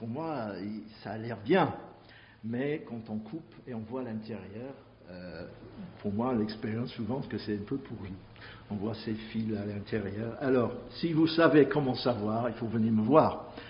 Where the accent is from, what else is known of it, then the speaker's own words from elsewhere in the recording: England, United Kingdom; French is a second language; Je suis anglais